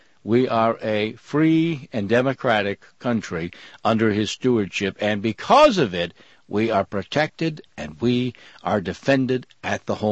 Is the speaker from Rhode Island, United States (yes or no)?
yes; Rhode Island, United States; I'm from Rhode Island